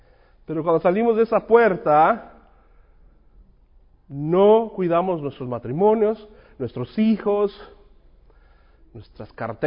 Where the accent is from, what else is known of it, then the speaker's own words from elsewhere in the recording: Guadalajara, Jalisco, Mexico; now in Lubbock, United States; Yo crecí en Guadalajara, millones de personas, ¿no?